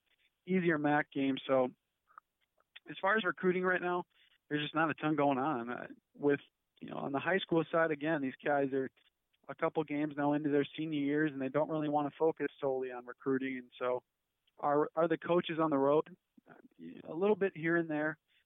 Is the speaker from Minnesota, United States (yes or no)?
yes; Minnesota, United States; That's what I was born and raised in here in the Gopher football scene.